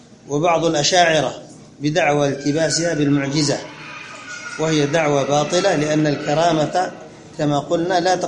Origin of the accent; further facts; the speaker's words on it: Yemen; وأخبرنا شائب في جهة المشرق عندنا في اليمن